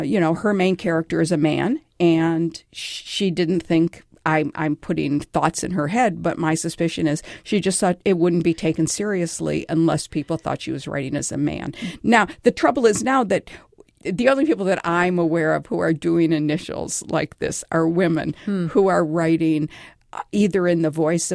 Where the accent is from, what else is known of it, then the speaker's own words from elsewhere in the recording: Detroit, Michigan, United States; born there; Well, Marcia, I was born in Detroit